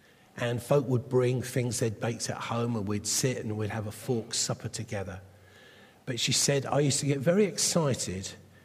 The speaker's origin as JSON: {"language": "English", "region": "England", "country": "United Kingdom", "said": "They looked at me strangely, but I'm English."}